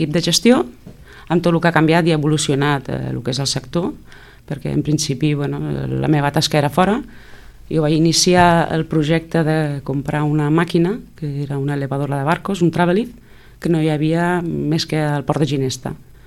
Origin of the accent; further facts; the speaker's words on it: L'Hospitalet de l'Infant, Catalonia, Spain; born there; jo he nascut a l'Hospitalet de l'Infant, des de ben petita doncs tinc la sang que és sal.